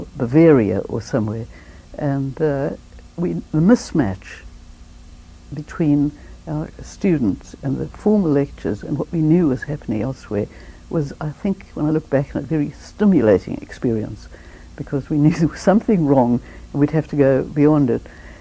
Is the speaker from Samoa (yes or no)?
no; South Africa; Well, I have to start with my youth growing up in South Africa.